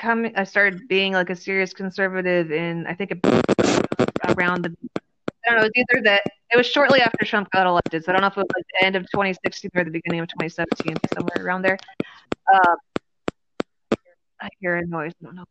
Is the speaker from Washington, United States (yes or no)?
no; San Diego, California, United States; born there; I was born in California in San Diego, actually. Moved around a lot growing up, but I'm back here and I feel at home here.